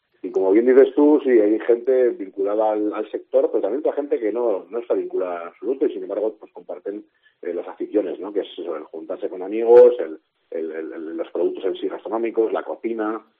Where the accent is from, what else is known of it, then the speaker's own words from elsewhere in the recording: Basque Country, Spain; Yo además soy del País Vasco